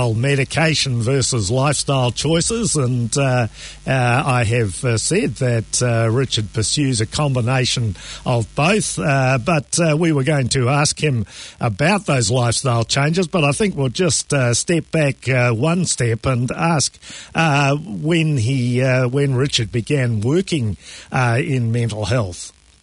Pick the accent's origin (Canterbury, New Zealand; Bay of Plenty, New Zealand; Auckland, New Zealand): Canterbury, New Zealand; Christchurch; of course I'm from Christchurch and I went to Canterbury University as well